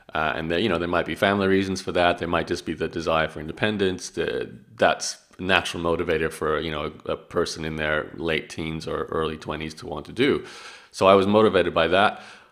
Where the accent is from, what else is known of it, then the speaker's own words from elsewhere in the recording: Australia; accent: Canadian; Canadian and Australian has been the dominant influences growing up in Australia, but speaking with the Canadian accent and having many, many trips to Canada.